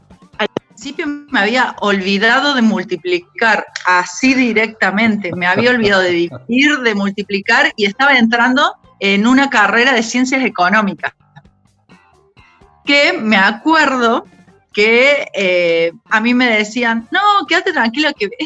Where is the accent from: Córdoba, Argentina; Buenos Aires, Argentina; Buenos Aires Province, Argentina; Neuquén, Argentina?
Córdoba, Argentina; accent: cordobés; yo soy muy cordobesa, mi tonada me puede